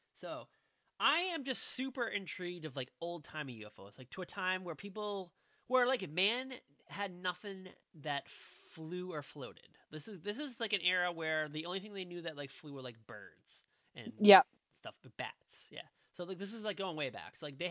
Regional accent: Boston, Massachusetts, United States; now in South Carolina, United States; we are originally from Boston. Jill still lives there. I am now in South Carolina.

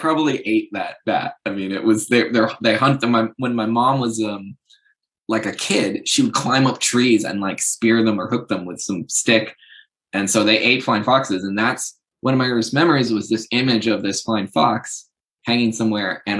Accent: Warrensburg, New York, United States; also born or lived in Long Island; And then I was actually born in Long Island, where my grandparents live. And then when I was in kindergarten, we moved to a small logging town called Warrensburg in the Adirondac

